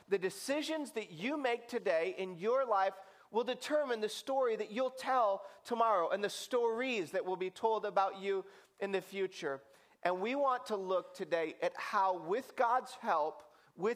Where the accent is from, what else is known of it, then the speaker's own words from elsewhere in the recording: Michigan, United States; When I was a kid, I grew up in Michigan, and we considered Ohio like our buffer state.